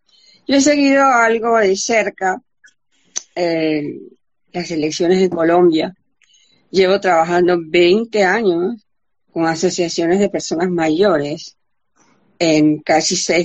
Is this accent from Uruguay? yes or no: no; Panama; yo soy casi colombiana, casi más que el resto de los panameños que fuimos colombianos hasta 1903